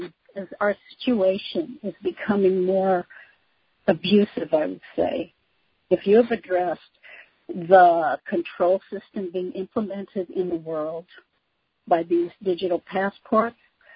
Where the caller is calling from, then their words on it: Vermont, United States; I'm calling from Vermont.